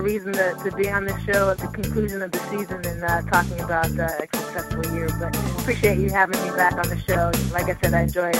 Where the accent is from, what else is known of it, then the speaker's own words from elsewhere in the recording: Northwest, United States; I'm not a big Seahawks fan, which I grew up in the Northwest, and you either had to watch the Seahawks or the Broncos all the time.